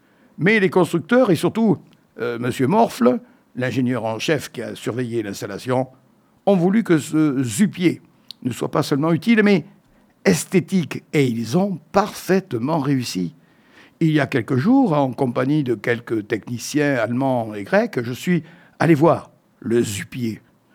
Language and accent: French; Nouvelle-Aquitaine, France; Alors, chez nous, en Dordogne, les titulaires se représentent